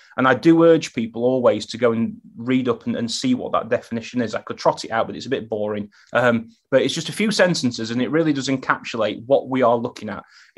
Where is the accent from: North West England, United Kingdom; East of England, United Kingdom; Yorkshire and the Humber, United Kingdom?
Yorkshire and the Humber, United Kingdom; Sheffield; So geographically, I live in Sheffield. I'm born and bred in Sheffield.